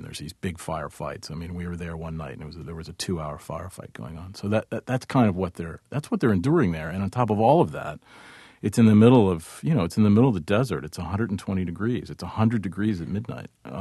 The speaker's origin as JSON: {"language": "English", "country": "United States", "said": "as an American reporter, I can't walk out into the neighborhood and ask around safely."}